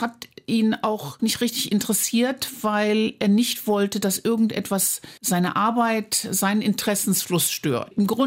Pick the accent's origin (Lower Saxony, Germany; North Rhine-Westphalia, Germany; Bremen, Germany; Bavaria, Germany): North Rhine-Westphalia, Germany; Cologne; Es ist meine Heimat immer noch. Also ich spüre eine starke Verbindung zu der Stadt